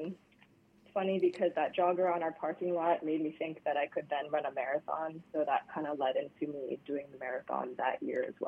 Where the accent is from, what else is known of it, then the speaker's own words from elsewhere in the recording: Hawaii, United States; because the second anyone there knew that I was from Hawaii, they're like, oh my gosh, like, that is amazing.